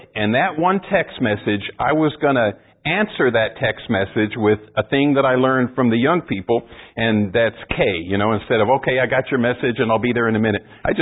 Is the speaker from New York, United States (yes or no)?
no; Arizona, United States; moved away; I'm an American. I grew up in Arizona and I moved to Texas as quick as I could.